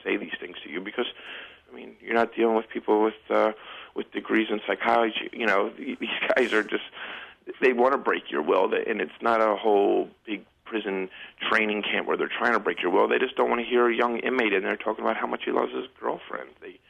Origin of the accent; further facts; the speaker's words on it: Philadelphia, Pennsylvania, United States; I mean, I grew up in South Philly. I was actually like a star athlete in South Philly